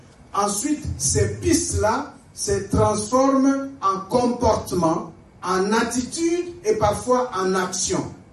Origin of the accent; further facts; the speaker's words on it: Kikwit, Kwilu, DR Congo; C'était courant chez moi à Kikwit. Ce que je vous dis là, c'était courant chez tout jeune gens qui est né à Kikwit, qui a grandi.